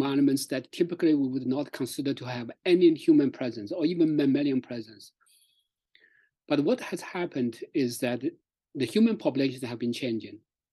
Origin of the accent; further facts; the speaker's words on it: China; English is a second language; moved away as an adult; now in Canada; I grew up in China.